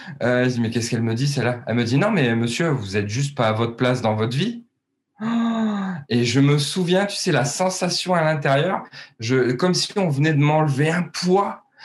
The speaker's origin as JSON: {"language": "French", "town": "Gap", "region": "Provence-Alpes-Côte d'Azur", "country": "France", "said": "je viens de Gap pour la conférence."}